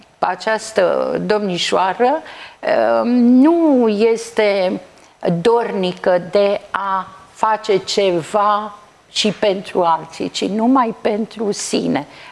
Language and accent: Romanian; Bucharest, Romania; cu toate că sunt din București și părinții mei și tot neam de aici.